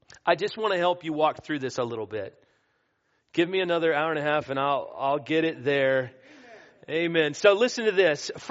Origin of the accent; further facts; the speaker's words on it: Texas, United States; I'm from the Dallas area, right?